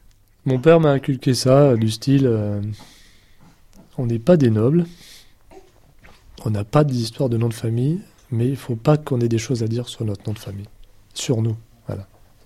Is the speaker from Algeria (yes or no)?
yes; Algeria; born there; moi j'ai 57 ans, je suis né en Algérie, mes parents pieds noirs en partie